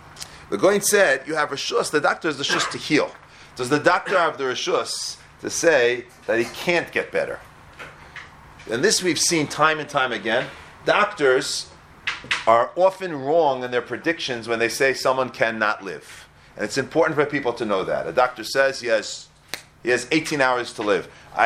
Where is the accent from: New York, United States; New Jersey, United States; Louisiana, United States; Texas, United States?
New Jersey, United States; Teaneck; I grew up in Teaneck, New Jersey.